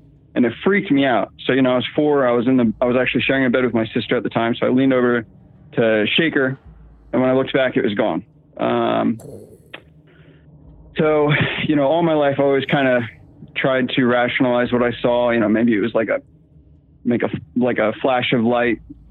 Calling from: Virginia, United States; I'm calling from Virginia. Sitting here with my wife.

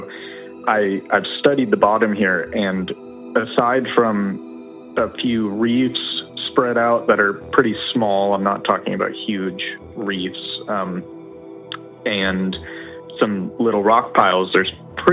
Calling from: Florida, United States; again from Florida.

